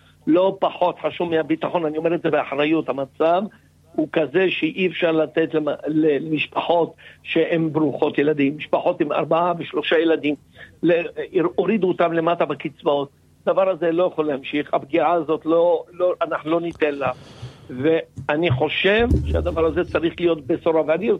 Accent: Northern District, Israel; אני בא מהצפון הרחוק

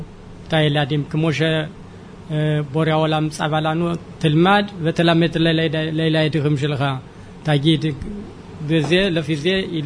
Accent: Gondar, Amhara, Ethiopia; Hebrew is a second language; now in Israel; כפר זה גונדר, עיר זה גונדר, כפר זה סמין זור.

